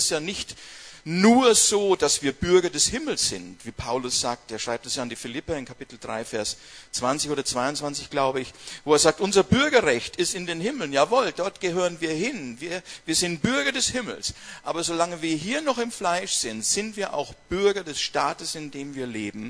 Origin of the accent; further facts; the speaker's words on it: Bavaria, Germany; ich komme aus Franken. Ja? Und Franken bedeutet, gebürtiger Bayer zu sein.